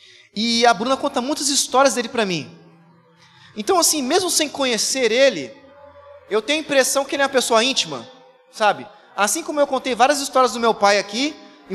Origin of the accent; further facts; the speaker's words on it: Vila Velha, Espírito Santo, Brazil; Eu também sou de Vila Velha.